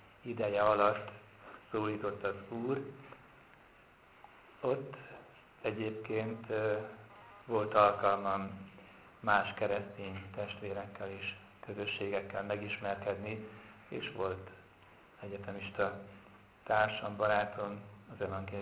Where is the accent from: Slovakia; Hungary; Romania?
Hungary; Gödöllő, Pest; born there; 1958-ban születtem Gödöllőn, katolikus család első gyermekeként